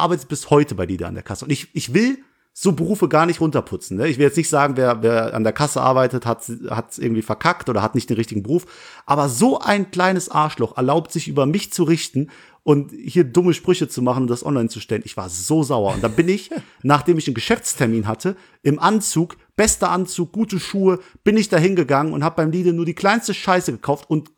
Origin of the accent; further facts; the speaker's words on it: Langweiler, Germany; in Nähe Langweiler, wo ich herkomme.